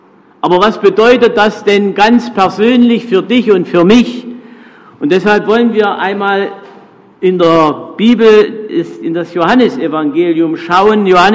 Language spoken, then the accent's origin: German; Thuringia, Germany; Bei uns in Thüringen ist das alles ein bisschen lockerer. Ich muss mich erstmal hier in Franken oder Bayern dran gewöhnen, dass das hier ein bisschen anders ist.